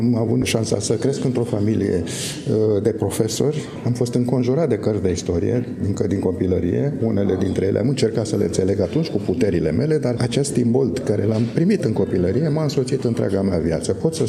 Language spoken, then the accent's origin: Romanian; Iași, Iași County, Romania; De câte ori revin în Iași, care e orașul meu natal, am așa o, cum să spun, o căldură sufletească.